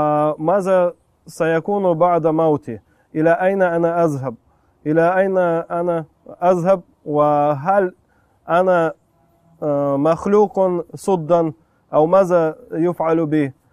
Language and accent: Arabic; Russia; born there; Arabic is a second language; أصلا أنا كنت مولود في روسيا، مولود في روسيا في منطقة ما كان فيها الإسلام، ما كان فيها إسلام أصلا، يعني كان فيه بعض مسلمين ولكن الإسلام غير منتشر، خاصة في أيام الشيوعية.